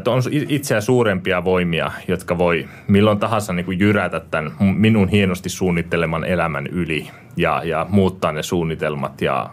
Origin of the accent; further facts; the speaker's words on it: Northern Finland, Finland; tuun Pohjois-Suomesta